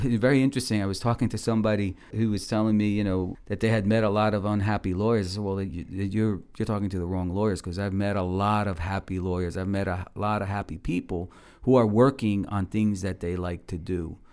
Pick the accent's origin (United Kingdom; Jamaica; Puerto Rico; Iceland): Puerto Rico; also born or lived in New York City, United States; I grew up in public housing. I grew up in Puerto Rico. We weren't very poor, but we had our limitations. Also grew up in parts of New York City and some other projects.